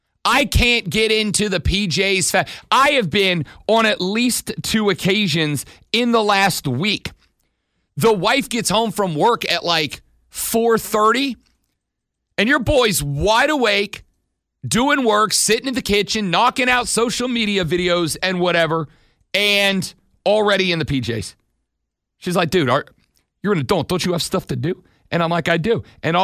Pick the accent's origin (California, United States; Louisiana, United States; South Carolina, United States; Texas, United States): Louisiana, United States; New Orleans; My goal is to retire to New Orleans, Louisiana. As my hometown, it is the best city on the face of planet Earth.